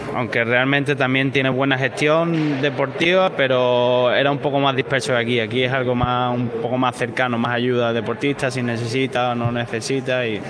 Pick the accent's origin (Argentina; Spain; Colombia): Spain; Seville, Andalusia; Sí, yo no soy el típico sevillano